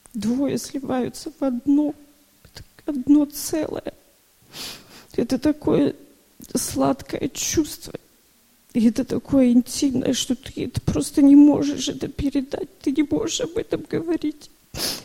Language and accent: Russian; Germany; я из Германии.